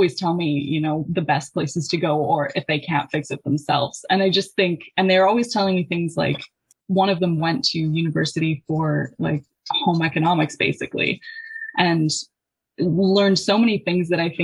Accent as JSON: {"language": "English", "town": "Sherwood Park", "region": "Alberta", "country": "Canada", "tie": "born or raised there", "said": "I grew up in Sherwood Park, or just outside of Sherwood Park, and there's one in the Sherwood Park Mall that I would go to regularly."}